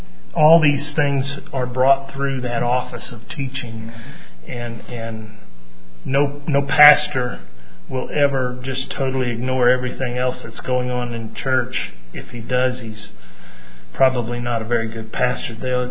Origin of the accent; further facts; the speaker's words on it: United States; Always thought, you know, I'm an American.